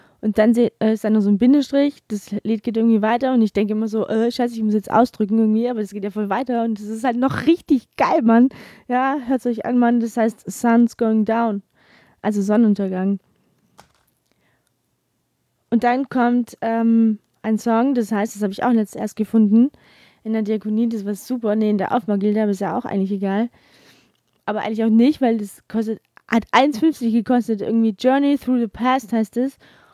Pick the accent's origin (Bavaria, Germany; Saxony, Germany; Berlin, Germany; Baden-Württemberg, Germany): Baden-Württemberg, Germany; Heilbronn; Ich komme aus Heilbronn, aus der Ecke.